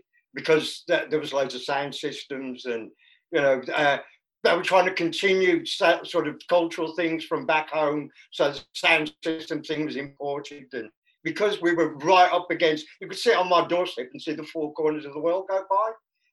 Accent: Birmingham, West Midlands, United Kingdom; but I'm a Brummie and I come from a normal working class English family

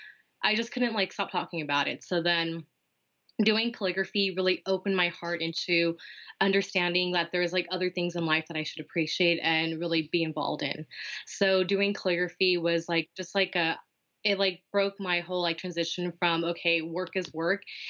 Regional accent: California, United States; So I've always lived in California.

